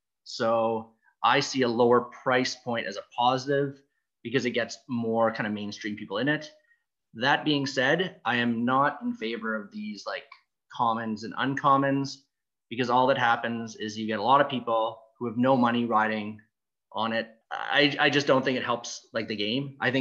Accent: Canada; I always do everything kind of in American dollars, even though I'm Canadian.

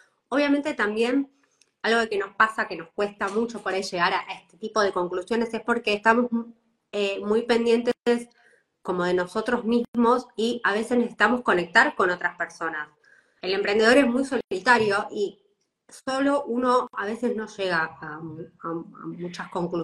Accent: Argentina; moved away; Eso es algo que también vengo trabajando mucho desde que me fui de Argentina.

